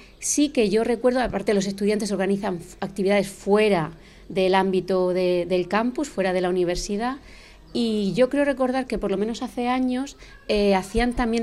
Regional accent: Murcia, Region of Murcia, Spain; now in Valencia, Spain; como aquí se dice en Valencia, perdonad por el acento, que yo soy de Murcia

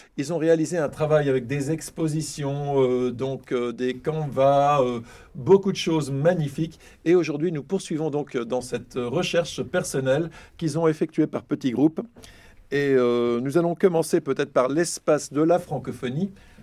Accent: Switzerland; Et je viens de Suisse.

